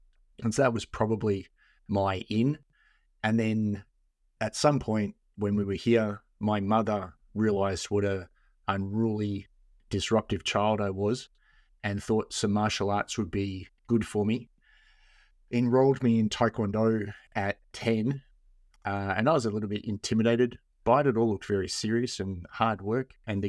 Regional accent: Melbourne, Victoria, Australia; also born or lived in Fiji / Adelaide / Ethiopia / Connecticut; Queensland, then back to Melbourne. I went to school in Switzerland for tertiary education, came back to Melbourne. My parents returned from Brazil. And so Melbourne's kind of home.

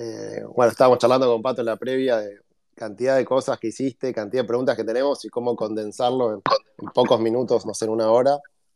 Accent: Argentina; Argentino, viví la mayoría de mi infancia en Argentina, excepto un año y medio que nos fuimos de Argentina, era en el momento de la dictadura militar

